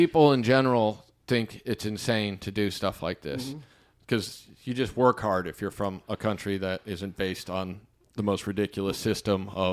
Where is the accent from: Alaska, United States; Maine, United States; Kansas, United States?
Kansas, United States; Like I said, I grew up in Kansas.